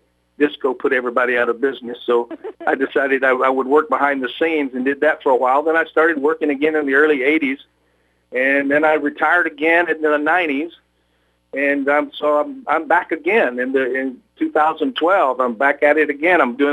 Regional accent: Atlanta, Georgia, United States; But I'm originally from Georgia. I was born and raised in Atlanta

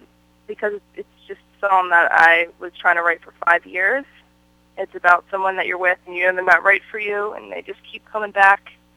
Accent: Pitman, New Jersey, United States; also born or lived in Swedesboro; now in Princeton, United States; I'm originally from Pittman, New Jersey, and when I was 16, I moved to Swedesboro, New Jersey

